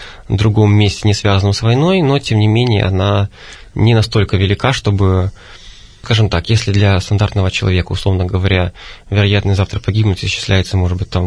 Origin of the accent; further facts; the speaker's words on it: Donetsk, Donetsk Oblast, Ukraine; потому что я изначально из Донецка.